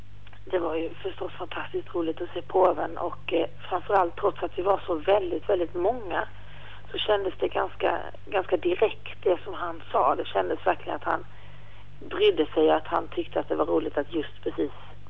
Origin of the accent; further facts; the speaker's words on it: Sweden; Hemma i Sverige så känner man sig ganska ensam och liten som katolik.